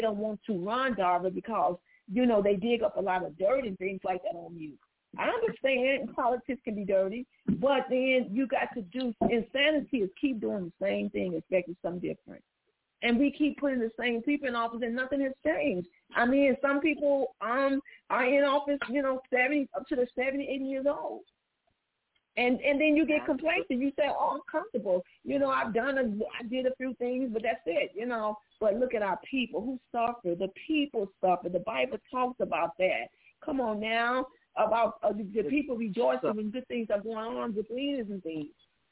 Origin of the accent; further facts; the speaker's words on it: Chicago, Illinois, United States; now in New York, United States; doesn't mean just because I'm in New York that I'm going to do what I need to do for New York because I'm from Chicago.